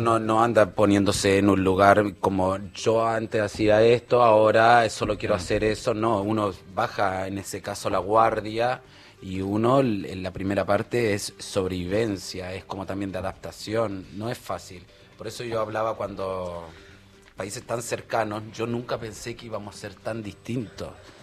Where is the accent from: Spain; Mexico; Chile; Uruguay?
Chile; now in Argentina; Yo acá soy el eterno chileno, pero en Chile estoy argentinizado.